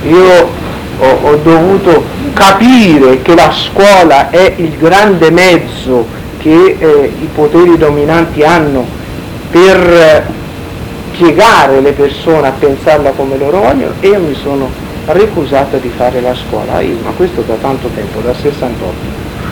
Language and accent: Italian; Molise, Italy; born there; Dove sono nata io, in Molise